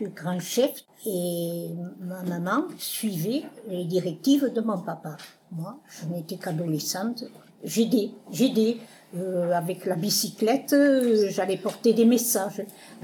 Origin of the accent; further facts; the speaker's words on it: Muret, Occitanie, France; born there; Moi, à Muret. Et je suis née à Muret.